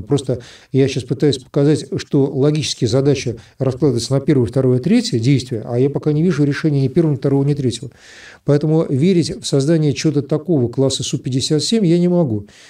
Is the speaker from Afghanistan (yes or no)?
no; Russia; я русский, россиянин, я этим горжусь. При всех моих русских кабардинских кровях.